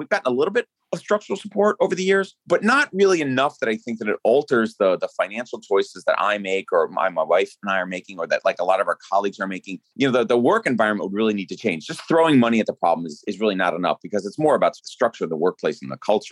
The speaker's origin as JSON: {"language": "English", "country": "United States", "said": "I'm an American."}